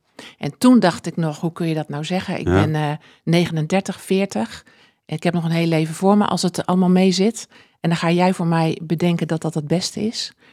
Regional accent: Bunschoten-Spakenburg, Utrecht, Netherlands; born there; now in Baarn, Netherlands; En ik ben geboren in Bunschoten-Spakenburg, maar mijn ouders niet. Dus ik ben ook niet een echte Spakenburger.

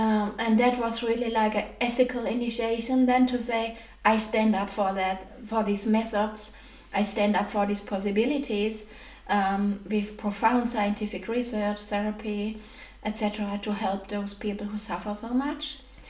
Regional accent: Germany; it makes sense for me that I was born in Germany, brought up in Germany, suffered quite a lot under all this.

